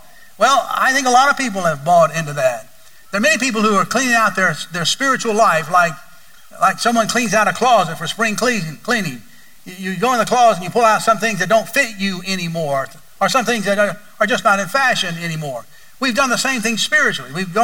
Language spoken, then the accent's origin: English; Bible Belt, United States; and by the way, I am not embarrassed to admit that I grew up in the Bible Belt. I'm glad that I grew up in the Bible Belt.